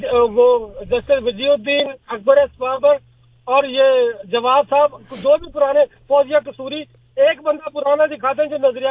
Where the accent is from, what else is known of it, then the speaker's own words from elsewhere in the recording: Pakistan; میں پاکستانی ہوں.